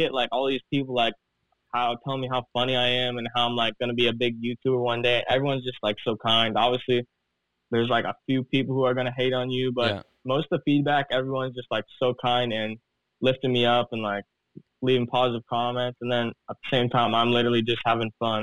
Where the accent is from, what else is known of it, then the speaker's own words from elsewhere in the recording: Spokane, Washington, United States; Spokane, Washington, on the east side.